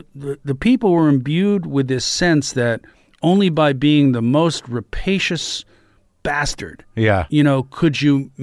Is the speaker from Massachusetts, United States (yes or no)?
yes; Cambridge, Massachusetts, United States; I grew up on the East Coast. I grew up kind of in the Boston area, and then.